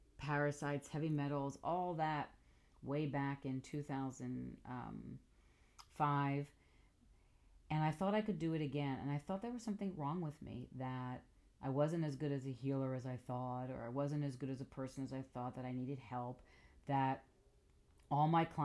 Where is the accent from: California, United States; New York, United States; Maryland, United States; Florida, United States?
New York, United States; I grew up in New York. I grew up in an Italian family, and we ate.